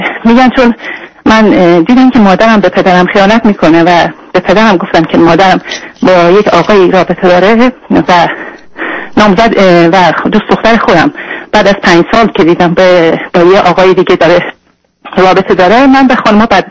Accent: Iran; من خودم ایرانی هستم

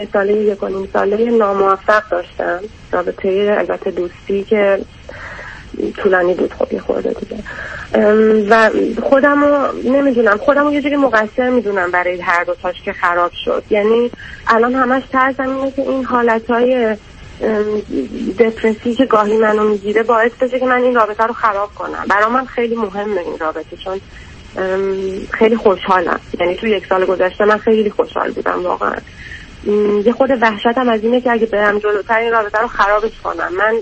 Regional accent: Iran; من از ایرانم و دینمون تفاوت داره

